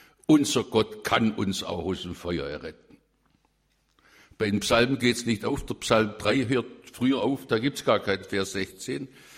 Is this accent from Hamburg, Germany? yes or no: no; Baden-Württemberg, Germany; Ich komme aus Württemberg und deshalb kann ich meine Sprache nicht verleugnen.